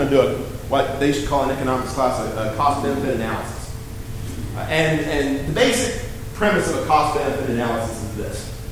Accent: Austin, Texas, United States; Sometimes when growing up in Austin, we had grandparents in Spicewood out in the country, and we had cousins in San Antonio, a few miles to the south.

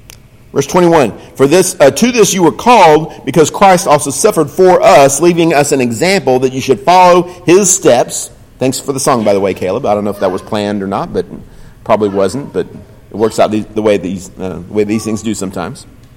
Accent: Austin, Texas, United States; I grew up in Texas, so we didn't have a whole lot of experience stepping in footprints made in the snow. That just didn't happen a whole lot in Austin, Texas.

